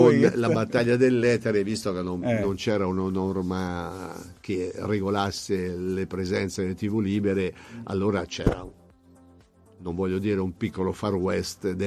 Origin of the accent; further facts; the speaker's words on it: Monterchi, Tuscany, Italy; Io sono di Monterchi